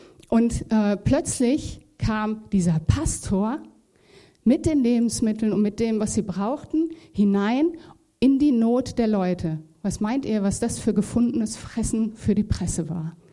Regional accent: Gütersloh, North Rhine-Westphalia, Germany; Ich komme ja aus Gütersloh

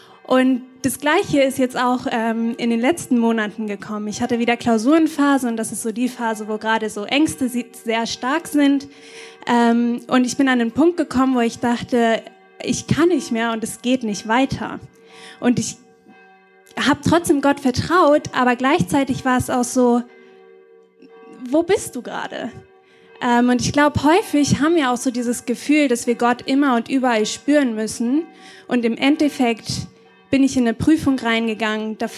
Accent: Bünde, North Rhine-Westphalia, Germany; now in Witten, Germany; Ich wohne im Moment in Witten, Bünde ist meine Heimat

